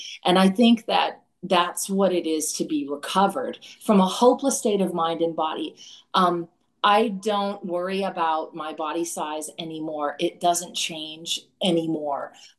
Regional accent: Los Angeles, California, United States; now in Fairhope, United States; But I'm from Los Angeles, actually. That's where I was born and raised and went to college and got married and had babies and the whole bit.

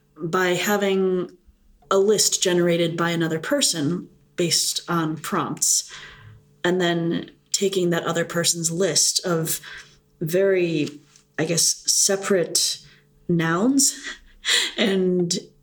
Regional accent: United States; born there; my parents are from Taiwan, though I was born in the United States.

